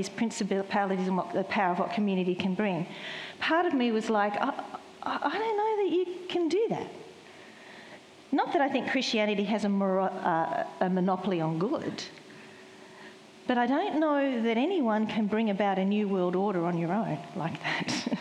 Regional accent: Australia; accent: Australian; My accent is Australian.

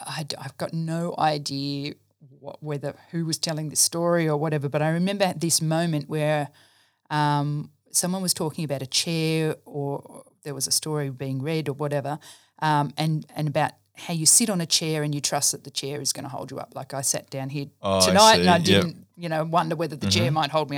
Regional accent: Brisbane, Queensland, Australia; born there; So I grew up in a Christian home. I was born in Brisbane. So, you know, technically I can claim to be a Queenslander. I lived there for about 3 years, I think

